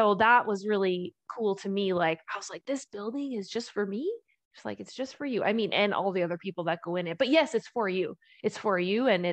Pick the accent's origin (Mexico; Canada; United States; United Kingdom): Canada; Edson, Alberta; I'm actually from a small town. And we didn't have any buildings designed by an architect. So I'm from Edson, Alberta.